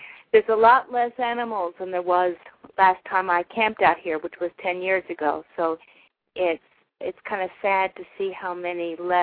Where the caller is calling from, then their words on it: Cody, Wyoming, United States; I'm calling in from Cody, Wyoming.